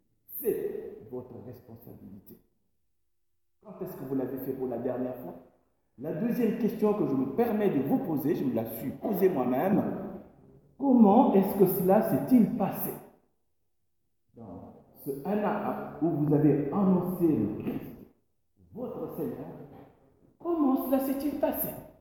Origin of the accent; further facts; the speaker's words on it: DR Congo; now in Uzès, France; je suis d'origine congolaise. C'est pas le plus important c'est que je suis citoyen du monde, mais je suis d'origine du Congo, ex-Zaïre, que j'ai quitté il y a pas mal d'années.